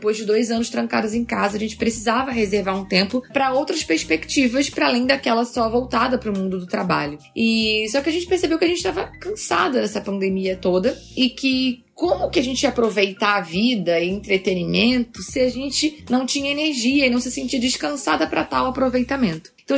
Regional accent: Rio de Janeiro, Brazil; accent: carioca; now in São Paulo, Brazil; Eu sou carioca, né? Vocês vão perceber o meu sotaque no meio do caminho. Espero eu que ainda esteja com sotaque.

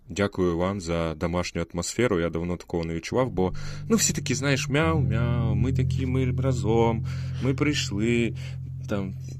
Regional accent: Luhansk, Luhansk Oblast, Ukraine; В мене не було української мови в школі, бо я з Луганську.

